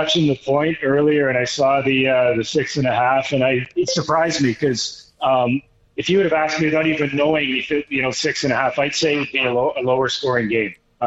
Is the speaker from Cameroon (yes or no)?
no; Canada; I think, you know, I'm a Canadian